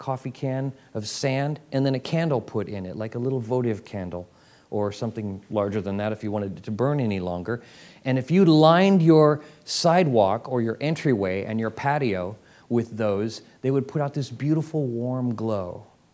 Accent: Albuquerque, New Mexico, United States; also born or lived in El Paso, Texas / Dallas, Texas; I was born in El Paso, Texas. Lived in Dallas, Fort Worth, 10 years. Then my family moved to Albuquerque, New Mexico. I feel like most of my childhood was centered in Albuquerque.

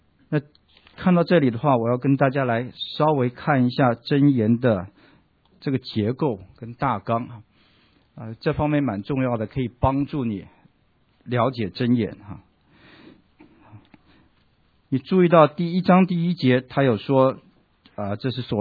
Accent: China; 比较天真的人如果用我们中国人来说，他是一个比较不懂事的人。

